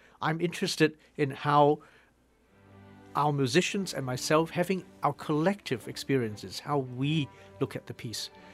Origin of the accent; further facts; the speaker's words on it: Hong Kong; growing up in Hong Kong, which is not really in the Western classical tradition. Well, we do, because Hong Kong was a British colony for many, many years. So we do get raised that way.